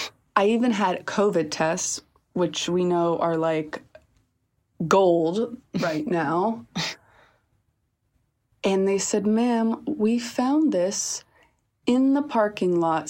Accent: New York, United States; Because I love it. I'm a New Yorker.

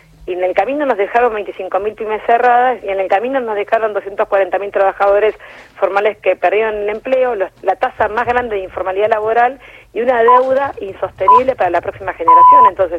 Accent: Argentina; digo, nosotros como argentinos y argentinas

